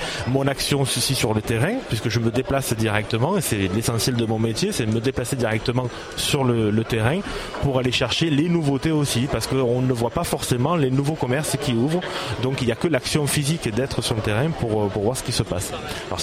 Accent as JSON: {"language": "French", "town": "Mazan", "region": "Provence-Alpes-Côte d'Azur", "country": "France", "said": "moi je suis de Mazan"}